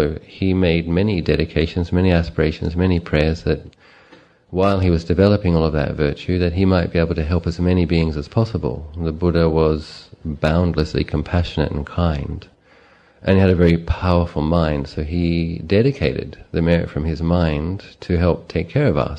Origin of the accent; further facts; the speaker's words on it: Phetchabun, Thailand; a lady asked me, where are you from? I said, I'm from Phetchabun.